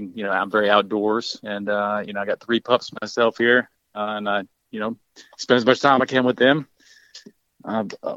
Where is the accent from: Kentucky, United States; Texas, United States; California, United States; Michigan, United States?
Kentucky, United States; Mammoth Cave; I'm originally from Mammoth Cave, Kentucky, really in the middle of nowhere. I grew up on a horse riding stables and horseman's campground.